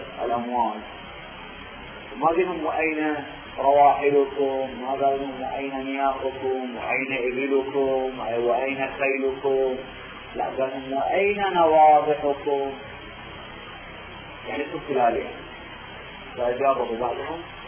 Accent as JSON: {"language": "Arabic", "country": "Iraq", "said": "قال الذي يسمى عندنا في العراق بيمني"}